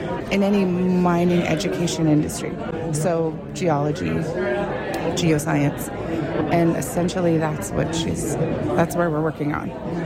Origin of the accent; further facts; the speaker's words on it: British Columbia, Canada; I'm from the Gitsan Territory.